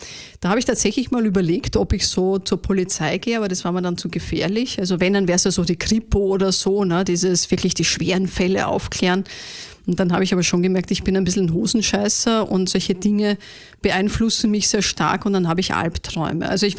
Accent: Vienna, Austria; Deutschen hören es ja, die Österreicher hören es nicht, weil ich doch versuche, nicht wienerisch zu sprechen, also nicht das Klassische. Ich bin ein echtes Wiener Madel, wie du so schön sagst. Groß geworden in Wien.

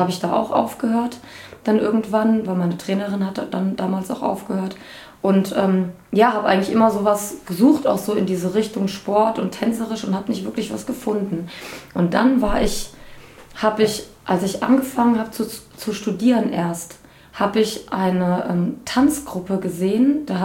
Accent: Bad Homburg, Hesse, Germany

